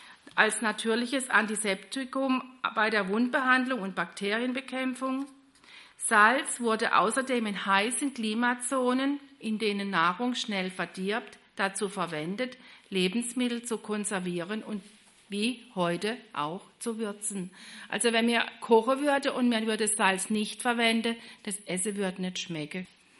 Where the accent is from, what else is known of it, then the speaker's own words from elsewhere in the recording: Slovakia; German is a second language; now in Germany; Ich bin aus Slowakei